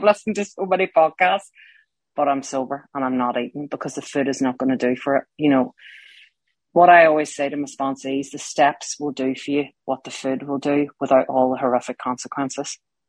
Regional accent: Northern Ireland, United Kingdom; And I grew up in Northern Ireland and dinner time is very important for us.

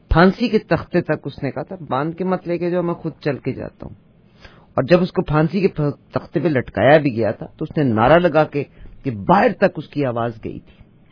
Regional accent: Pakistan; میں خود بھی پاکستانی ہوں

